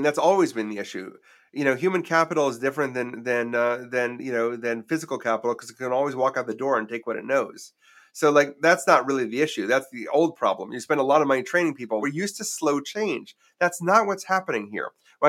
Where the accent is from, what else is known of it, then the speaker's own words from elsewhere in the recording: Milwaukee, Wisconsin, United States; I mean, I grew up in Milwaukee, Wisconsin.